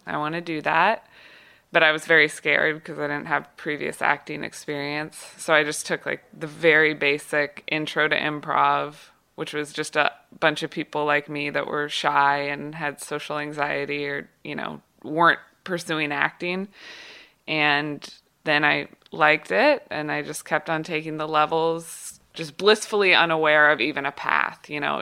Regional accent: Kansas City, Missouri, United States; I was from Kansas City. I was in college and I was kind of confused about what I wanted

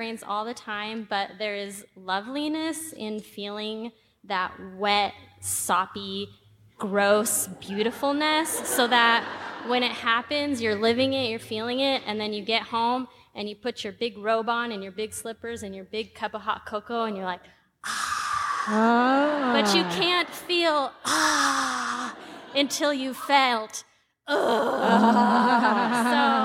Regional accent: Seattle, Washington, United States; I'm from Seattle, and my happiness hack is something that a lot of Seattleites

